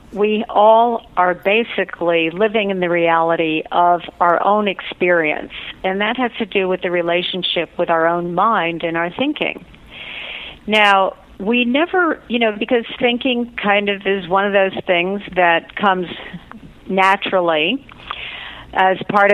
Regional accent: Shrewsbury, New Jersey, United States; now in Miami, United States; No, I grew up in Shrewsbury, New Jersey, and my grandparents lived on Miami Beach, so I've been coming here every year with the family since I was three

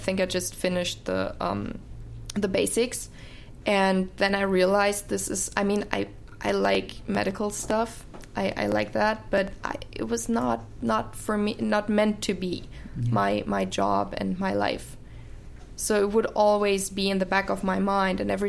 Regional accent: Munich, Bavaria, Germany; also born or lived in Frankfurt; Well, originally I'm from Bavaria, Munich. I grew up there, and then we moved around a little bit and we ended up close to Frankfurt, where my entire family lives.

